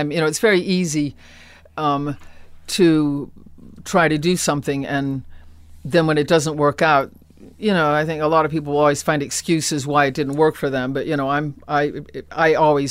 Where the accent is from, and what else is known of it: Akron, Ohio, United States; born or raised there